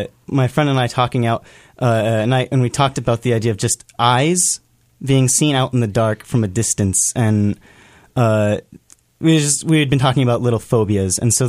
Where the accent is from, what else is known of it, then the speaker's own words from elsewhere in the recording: Red Bluff, California, United States; I'm from Red Bluff. I like to go hiking there, too.